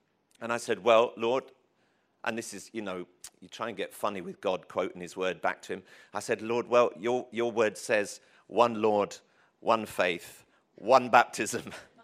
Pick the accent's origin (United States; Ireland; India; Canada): Ireland; I'm Irish. It's you can't help yourself. If you're Irish, you drink tea.